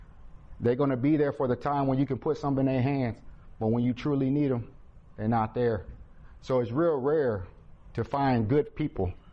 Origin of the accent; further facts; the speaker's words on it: Fort Wayne, Indiana, United States; I'm a known gang member. I'm from Fort Wayne.